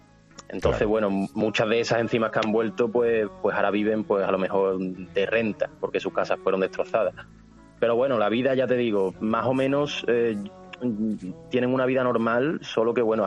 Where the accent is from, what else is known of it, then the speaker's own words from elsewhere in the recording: Seville, Andalusia, Spain; Yo soy de Sevilla.